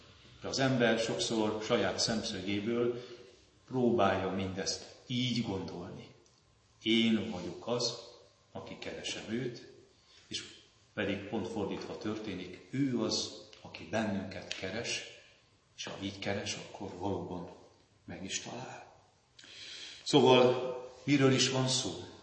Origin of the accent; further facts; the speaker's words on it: Mátra, Hungary; Különösképpen is szeretem a Mátrát, hiszen ott nőttem fel.